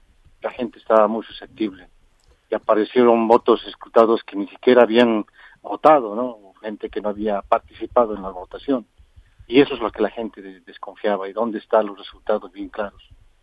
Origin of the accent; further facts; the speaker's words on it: Bolivia; Tenemos que tener la unión entre bolivianos. Todos somos bolivianos